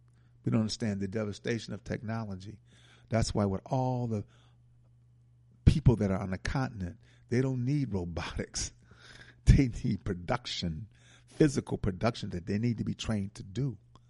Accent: Milwaukee, Wisconsin, United States; I told her I was from Milwaukee and said, they don't have a bookstore.

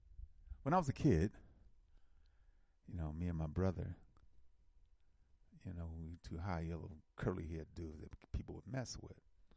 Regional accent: United States; born there; Yes, I'm an American African because I was born here in America.

